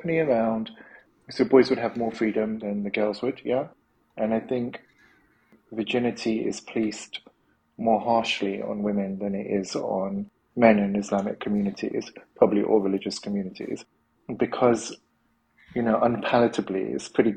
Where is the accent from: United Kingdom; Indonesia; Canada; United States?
United Kingdom; London; born there; So I was born in London in the UK, and my parents would have been first generation immigrants into the UK. So they both come from like a village in Pakistan.